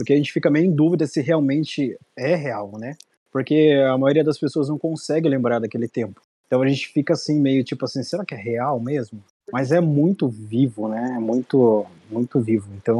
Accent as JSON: {"language": "Portuguese", "town": "Sorocaba", "region": "São Paulo", "country": "Brazil", "said": "tenho 32 anos, eu sou de Sorocaba e odeio o sol."}